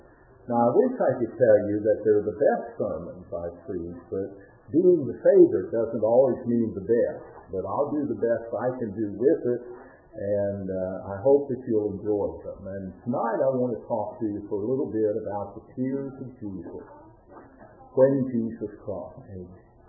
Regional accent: West Virginia, United States; it was drilled into my mind when I was just a little boy growing up in Wetzel County.

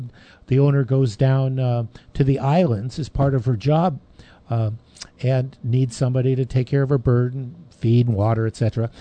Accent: California, United States; I love horses, and I come from California, and I was in a group called the California Rangers

